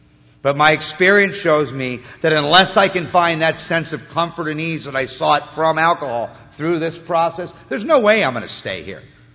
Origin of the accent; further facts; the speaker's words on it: Malibu, California, United States; And I said, well, I grew up in Malibu. What I want is a yacht and a Learjet.